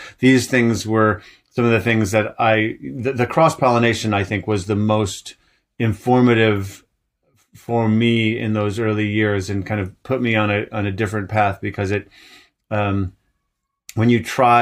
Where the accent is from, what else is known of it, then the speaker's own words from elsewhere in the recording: Ann Arbor, Michigan, United States; I grew up in Ann Arbor, Michigan.